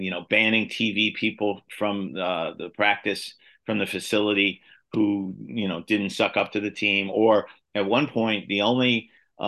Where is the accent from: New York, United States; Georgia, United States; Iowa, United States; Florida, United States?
New York, United States; And I'm not a fan of the team. I grew up in New York.